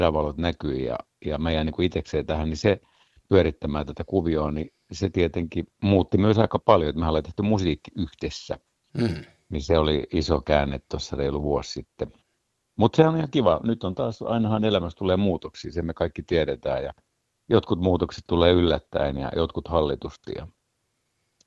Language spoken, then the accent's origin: Finnish; Porvoo, Uusimaa, Finland; vaikka mä Porvoosta kotosin.